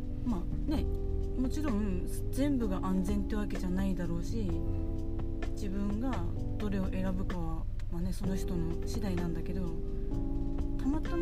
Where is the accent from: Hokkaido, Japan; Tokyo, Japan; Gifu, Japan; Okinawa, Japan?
Hokkaido, Japan; moved away as an adult; now in Nagoya, Japan; そうそう、生まれも育ちもずっと北海道で、でも、名古屋に初めて来たのがほんと1年ぐらい前